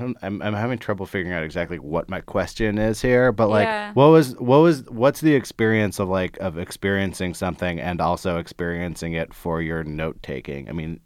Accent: California, United States; I grew up in the Bay Area, so I'm very familiar with the milieu you're talking about.

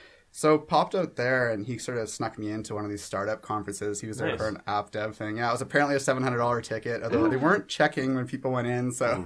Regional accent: Canada; now in San Francisco, United States; moving to San Francisco as a Canadian

